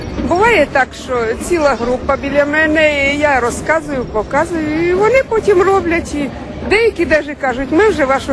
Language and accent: Ukrainian; Kyiv, Ukraine; Я з Києва